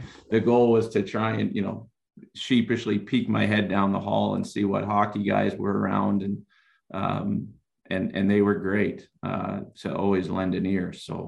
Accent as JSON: {"language": "English", "region": "New York", "country": "United States", "tie": "born or raised there", "said": "I grew up in Rockland County, New York, loving the Rangers, but we had the Islanders and the Devils"}